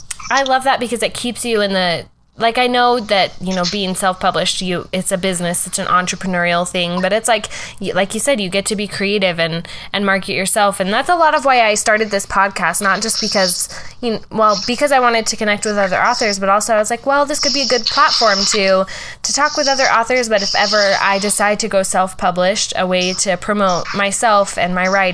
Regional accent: Portland, United States; we're both from Portland and I think that's super cool.

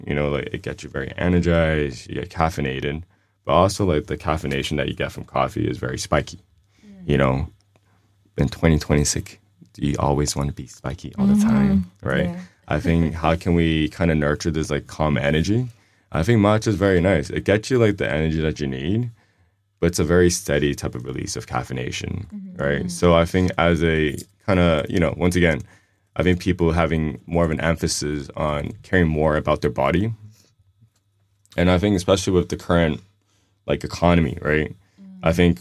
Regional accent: Switzerland; I grew up in Switzerland

